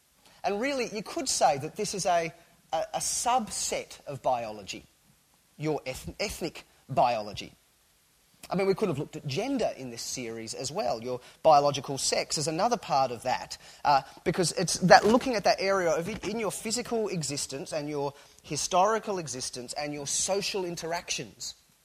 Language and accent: English; Australia; I don't think that being Australian is a really crucial part of my identity, but that's my background.